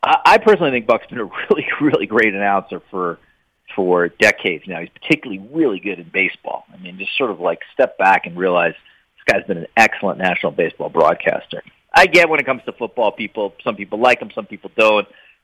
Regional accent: New York, United States; I grew up in New York. Trust me when I can tell you I know smug.

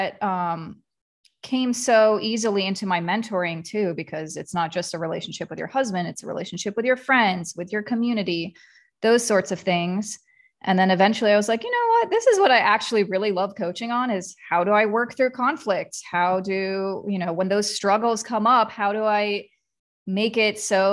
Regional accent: Columbus, Ohio, United States; I am also from Columbus, Ohio.

